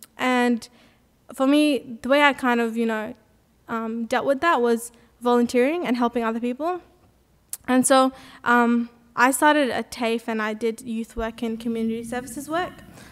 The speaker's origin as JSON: {"language": "English", "country": "Australia", "tie": "born or raised there", "said": "Growing up in Australia was very interesting."}